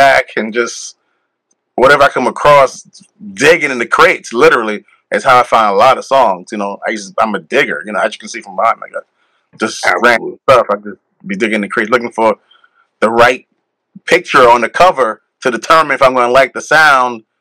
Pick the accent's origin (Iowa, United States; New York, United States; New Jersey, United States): New York, United States; Brooklyn; born there; My mother's from Curacao. My dad's from the island of Dominica. I was born in Brooklyn.